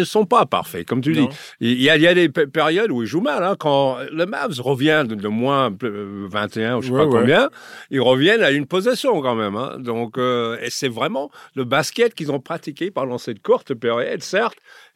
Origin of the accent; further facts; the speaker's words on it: Los Angeles, California, United States; now in France; Moi, c'était mon idole quand j'étais jeune à Los Angeles.